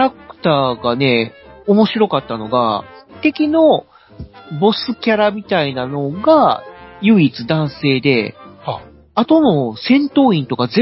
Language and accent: Japanese; Aichi, Japan; いやいやいや、言っても僕は愛知県ですから。